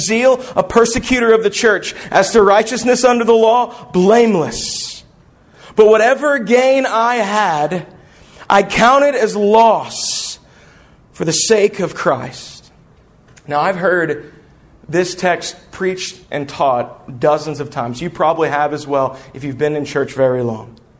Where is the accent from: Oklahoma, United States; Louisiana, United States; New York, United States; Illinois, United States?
Illinois, United States; Chicago; born there; Fun fact. I was born in Chicago on November 6, 1982. There was a 17-inch flood that week.